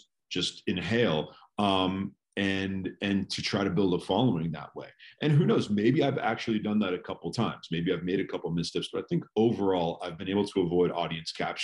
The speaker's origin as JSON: {"language": "English", "region": "California", "country": "United States", "tie": "born or raised there", "said": "California is my home state, but my family's from New York, and those are the two states that I most associate myself with."}